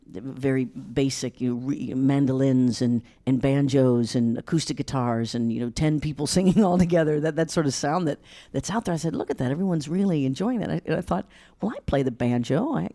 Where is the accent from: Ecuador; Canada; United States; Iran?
United States; Leavenworth, Kansas; I grew up in Leavenworth, Kansas, far away from Los Angeles. But I grew up there. It's a small town.